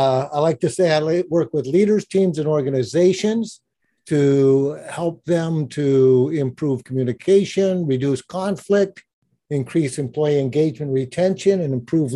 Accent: Hawaii, United States; No, I grew up in Hawaii and I joined the Honolulu Police Department way back in 1970.

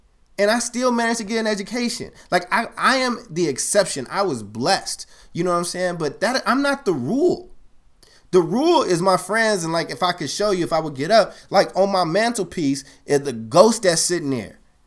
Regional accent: Chicago, Illinois, United States; also born or lived in Kentucky; So again, I grew up in Chicago. I was born in at Westlake Hospital in Chicago. I was born in the woods, not the park. So I lived in Maywood and Bellwood and all that stuff.

